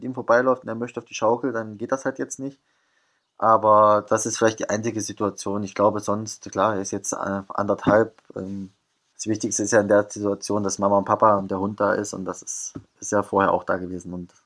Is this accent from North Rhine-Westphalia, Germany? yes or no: no; Thuringia, Germany; Wie gesagt, meine Frau kommt aus Hessen, ich komme aus Thüringen